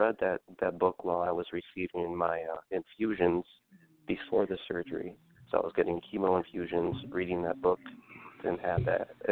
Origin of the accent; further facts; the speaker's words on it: New York, United States; Like, I grew up on the Hudson River. So that was one of the first things all the Niagara kids were just kind of, we went to the beach or we're throwing off the rowboat and learned how to swim.